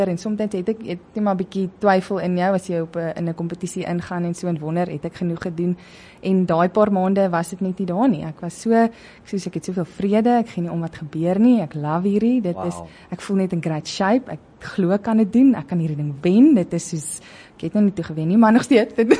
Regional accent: Worcester, Western Cape, South Africa; ek kom van Woester af. Toe het ek nou tikkies toe gekom en my rede was, ek het gekom vir atletiek

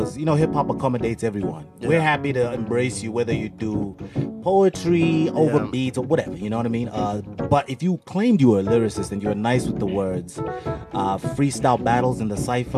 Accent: Harare, Zimbabwe; I grew up in Harare in Zimbabwe.

